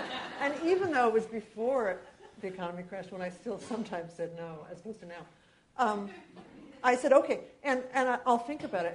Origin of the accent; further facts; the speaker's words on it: New York, United States; You know, I grew up in New York, so we couldn't get our licenses till everybody was out of town already.